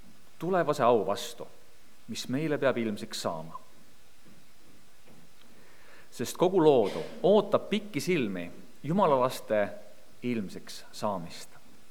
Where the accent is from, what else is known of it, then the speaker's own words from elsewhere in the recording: Tallinn, Harju County, Estonia; Tallinnast.